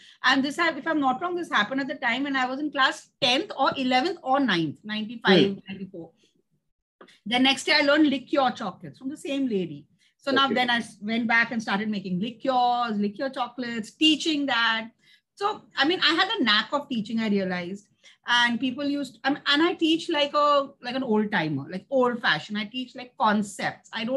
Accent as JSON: {"language": "English", "town": "Allahabad", "region": "Uttar Pradesh", "country": "India", "said": "So two different cities. I am from Allahabad, he's from Bareilly."}